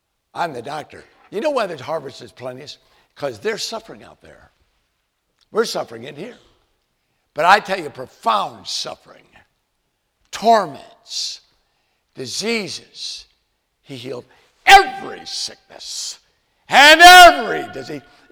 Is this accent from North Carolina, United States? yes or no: yes; Winston-Salem, North Carolina, United States; Dr. Spees was our dear friend when I was growing up in Winston-Salem, North Carolina.